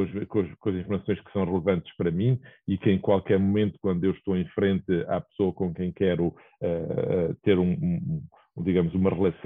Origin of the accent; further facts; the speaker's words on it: Aveiro, Portugal; sabes que eu venho de uma pequena aldeia próximo de Aveiro